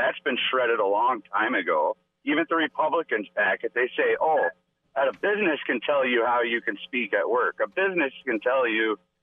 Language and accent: English; United States; As an American, I should have the right to.